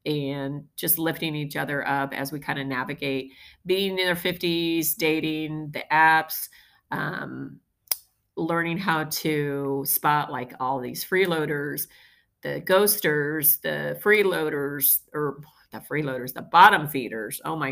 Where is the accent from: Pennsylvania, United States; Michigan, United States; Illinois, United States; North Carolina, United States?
Illinois, United States; born there; I'm 56. I was born in Central Illinois, not in really a small farm town. It's kind of a small ag town.